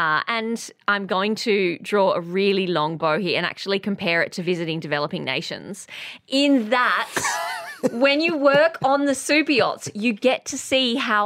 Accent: Australia

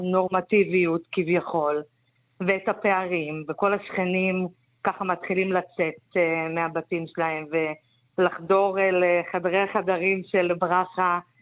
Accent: Bat Yam, Tel Aviv District, Israel; now in Tel Aviv, Israel; אני גדלתי בבת ים, ואני ככה בתל אביב כבר 5 שנים

